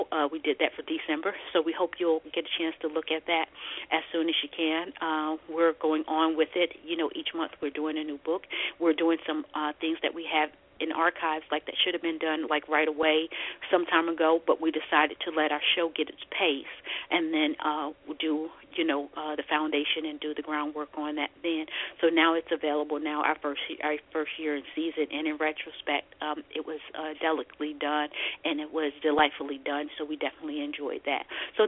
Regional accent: the South, United States; just really enjoy ourselves in the South for a little while and show my son my hometown and get him a chance to understand more about me and my family.

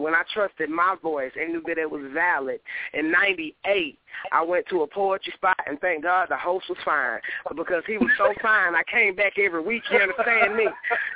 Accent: Atlanta, Georgia, United States; Because I would tell them I'm from the Swats, because there wasn't nobody from Atlanta doing poetry, period.

